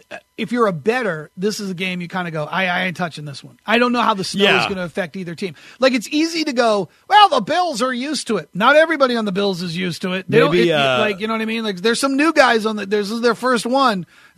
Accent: New Hampshire, United States; Growing up in New Hampshire, where we would get a lot of snow, I was still like, whoa, we're not Buffalo.

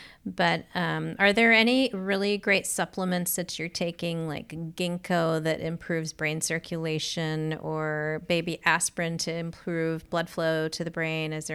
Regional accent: Los Angeles, California, United States; I am Indian, but grew up in LA, but Indian.

